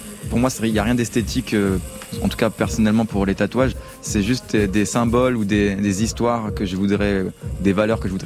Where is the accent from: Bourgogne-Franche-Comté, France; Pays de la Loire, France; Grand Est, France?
Grand Est, France; Sarrebourg; je pense que ça vient de chez moi à Sarrebourg. On, on parle beaucoup en gros. Alors ça va gros, etc.